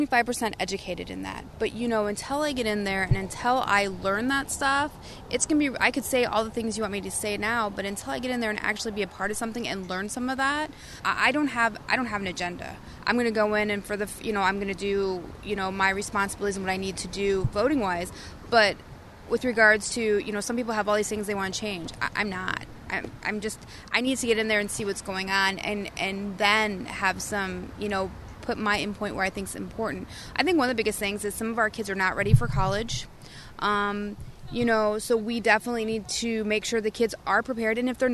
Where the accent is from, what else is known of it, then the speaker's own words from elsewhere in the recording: Fort Madison, Iowa, United States; I want voters to know about me is that I come from Fort Madison.